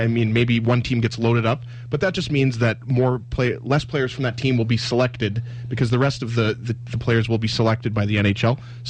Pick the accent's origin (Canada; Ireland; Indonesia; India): Canada; But I'm Canadian, and I want Canada to win every year.